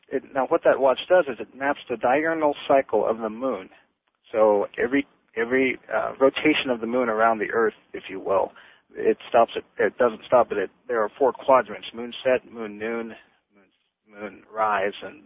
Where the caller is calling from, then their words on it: Las Vegas, Nevada, United States; I'm calling you from Las Vegas, Nevada.